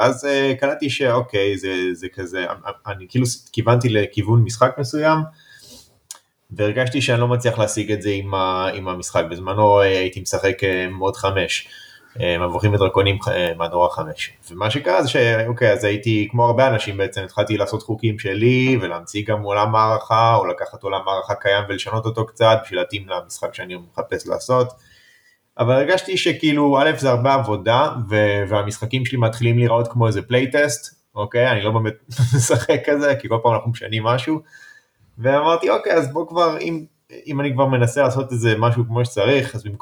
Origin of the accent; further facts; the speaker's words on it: Ashdod, Southern District, Israel; moved away as an adult; במקור אני מאשדוד, עברתי לגור במרכז בשביל העבודה שלי